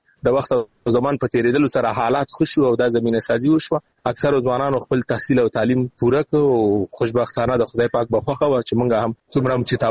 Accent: Afghanistan; also born or lived in Iran; په همدې اساس باندې یو علت دا شی و چې مونږ راغلو افغانستان ته.

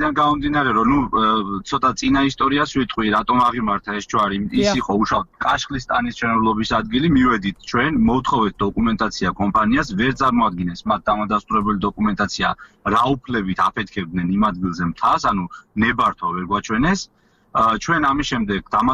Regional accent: Tvishi, Racha-Lechkhumi and Kvemo Svaneti, Georgia; პირადად მე სოფელ ტვიში წარმოვადგენ. მოგეხსენებათ სოფელი ტვიში ლეჩხუმში მდებარეობს.

